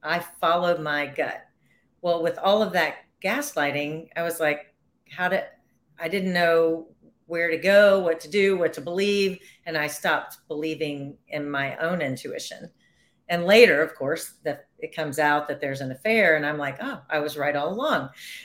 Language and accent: English; Nashville, Tennessee, United States; And so, because I'm from Nashville, Tennessee, I gave everybody a country music star name.